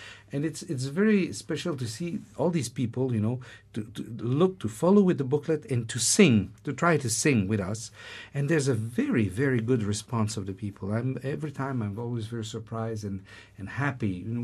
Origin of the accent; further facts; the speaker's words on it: Canada; I'm Canadian